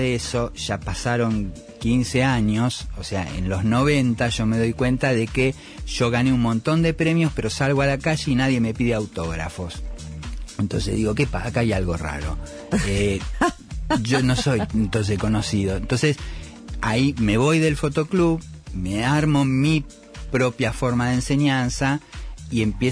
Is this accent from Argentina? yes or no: yes; Caballito, Buenos Aires, Argentina; yo nací en Caballito, al lado de la cancha, y hice toda mi infancia y adolescencia en Ferro